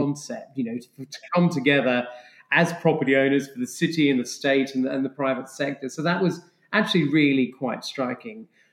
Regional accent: Australia; accent: Australian; also born or lived in London; I have a bit of an Australian accent. So growing up in Australia, over to London, then back again. So proper sort of boomerang Brit.

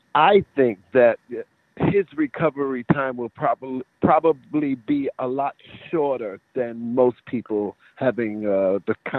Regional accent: New York City, New York, United States; You can take the kid out of New York, but you can't take New York out of the kid.

